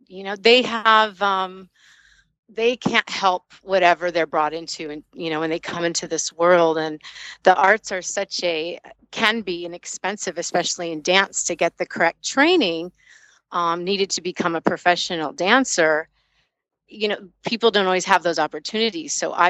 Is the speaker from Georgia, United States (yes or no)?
no; Tucson, Arizona, United States; where I grew up in Tucson, Arizona, I didn't have the resources that I always intrinsically wanted.